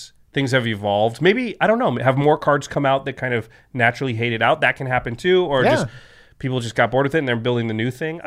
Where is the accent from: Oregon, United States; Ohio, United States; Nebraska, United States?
Oregon, United States; Portland